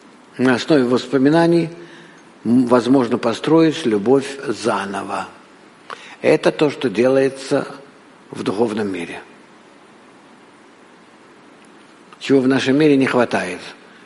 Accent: Rehovot, Central District, Israel; Russian is a second language; Ну-ну, это мой родной город.

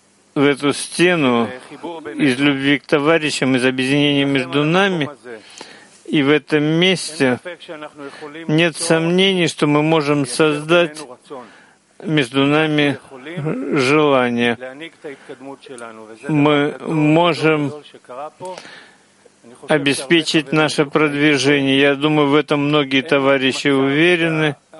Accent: Romania; Russian is a second language; И как вы все знаете, я из Румынии

